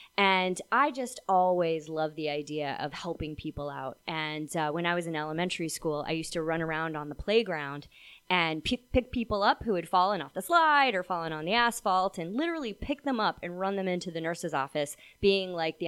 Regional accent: Washington, District of Columbia, United States; So I grew up in Washington, D.C. And the interesting thing is my mother was a nurse at Georgetown Hospital.

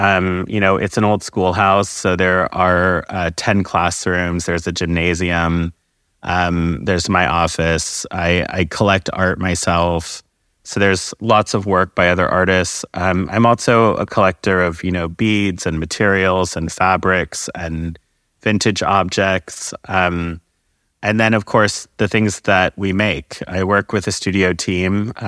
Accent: Colorado Springs, Colorado, United States; born there; also born or lived in North Carolina / Texas / Maryland / Germany; I've lived in North Carolina. I lived in Texas. I was born in Colorado Springs. We lived in Maryland. And then abroad, I lived in Germany and I lived in Korea.

